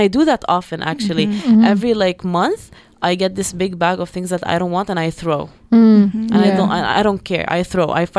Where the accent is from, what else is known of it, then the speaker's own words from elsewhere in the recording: Lebanon; now in Canada; I only like moved to two houses when I was in Lebanon, and then I moved from Lebanon to here.